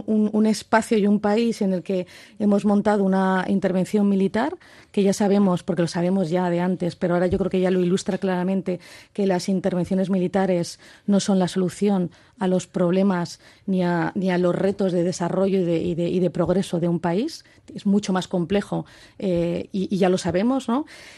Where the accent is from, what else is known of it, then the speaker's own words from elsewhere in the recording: Spain; A mí me parece inaceptable y vergonzoso como europea, ¿no? No solo como española, sino como europea